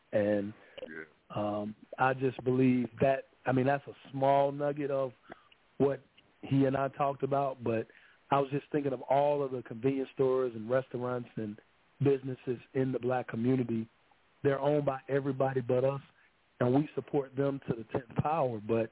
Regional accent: Birmingham, Alabama, United States

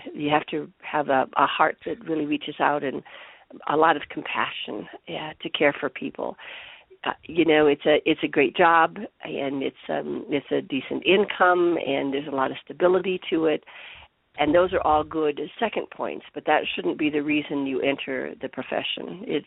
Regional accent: Colorado, United States; Number one, I'm from Colorado, and so of course I love Miss Colorado.

